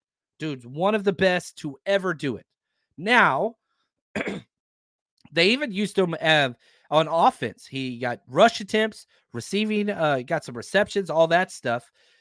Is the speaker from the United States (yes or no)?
yes; Dallas, Texas, United States; you know, I grew up in Dallas-Fort Worth.